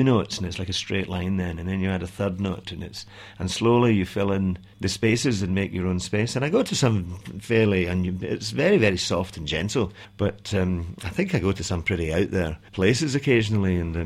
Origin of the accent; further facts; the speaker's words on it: Scotland, United Kingdom; I'm Scottish, and I live in a strange place called Curl. It's spelled with a K, two R's and two L's